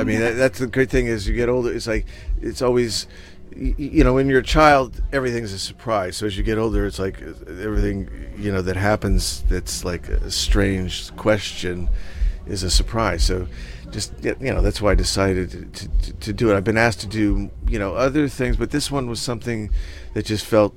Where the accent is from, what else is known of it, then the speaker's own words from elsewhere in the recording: Los Angeles, California, United States; growing up in Los Angeles, there was this old Santa Monica pier